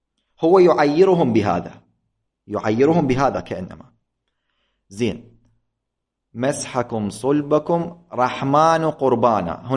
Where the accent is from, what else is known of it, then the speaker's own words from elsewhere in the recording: Iraq; accent: Iraqi Arabic; نحن في لغتنا في لهجتنا العراق